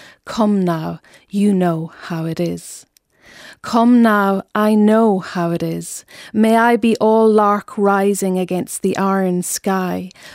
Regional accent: County Donegal, Ireland; So the story that I grew up with in Northwest Donegal

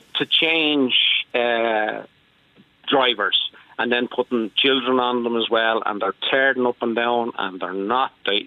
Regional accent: Dublin, Leinster, Ireland; I'm from the Donegal end of Ballyfermot.

